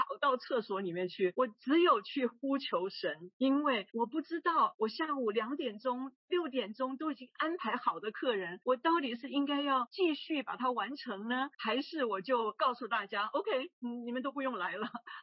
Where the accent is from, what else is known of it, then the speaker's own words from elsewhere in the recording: Taiwan; moved away as an adult; now in United States; 因为我是从台湾来，所以我本来就在花旗银行，在多伦多道明银行，然后来美国就在牛公司，因为我在 Texas。